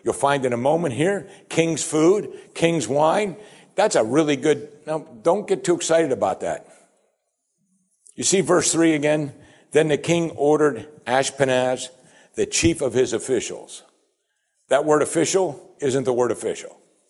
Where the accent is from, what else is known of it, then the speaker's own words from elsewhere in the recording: Pennsylvania, United States; growing up in Western Pennsylvania, I lived among the Amish